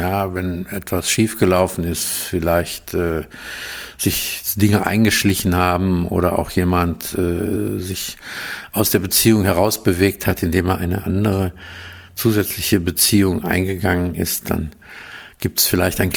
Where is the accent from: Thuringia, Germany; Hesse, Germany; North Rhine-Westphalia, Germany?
North Rhine-Westphalia, Germany; Aachen; ich komme ja aus der Region von Aachen